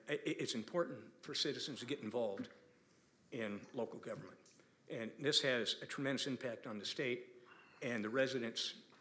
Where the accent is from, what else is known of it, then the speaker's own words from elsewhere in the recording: Springfield, Nebraska, United States; I'm a lifelong resident here of SRP County. I grew up in Springfield.